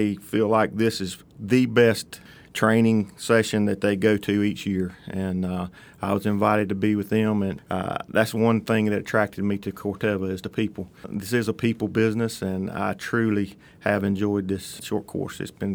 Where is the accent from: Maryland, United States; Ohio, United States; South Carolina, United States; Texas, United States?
South Carolina, United States; now in Olive Branch, United States; So I'm from South Carolina originally.